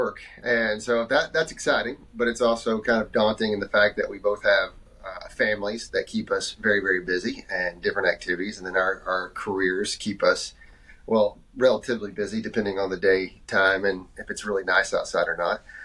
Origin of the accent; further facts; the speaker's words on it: Texas, United States; I'm from Texas, Tubner's from Oklahoma.